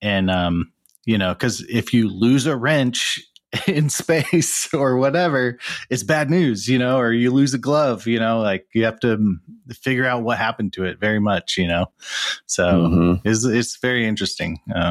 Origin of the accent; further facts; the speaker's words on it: Houston, Texas, United States; I grew up in Houston, which I assume it's your company's based in Houston